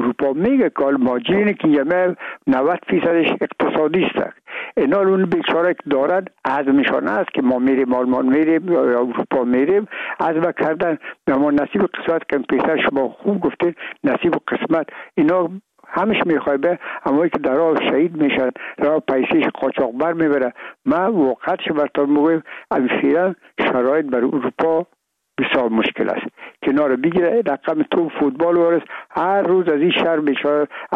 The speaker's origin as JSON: {"language": "Persian", "country": "Afghanistan", "said": "ما افغان هستیم"}